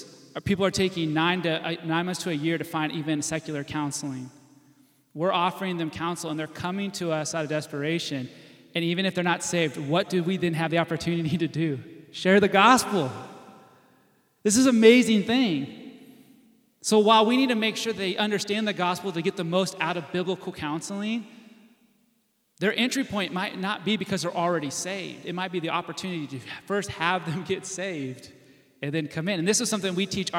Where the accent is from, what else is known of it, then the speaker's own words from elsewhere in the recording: Oregon, United States; and again, I'm from Oregon, okay? That's the blue part of our country, okay?